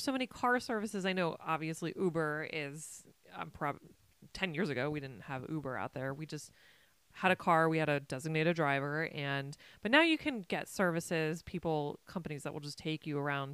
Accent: Maryland, United States; he worked in California and I grew up in Maryland.

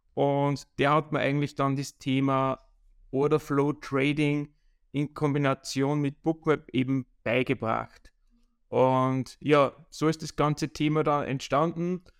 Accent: Upper Austria, Austria; Ich bin 39 Jahre jung. Komme aus Oberösterreich und bin Trader mit Leidenschaft.

